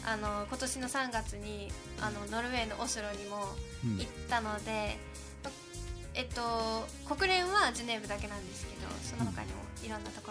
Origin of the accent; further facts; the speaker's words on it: Hiroshima, Japan; born there; 広島で生まれたっていうのもあるので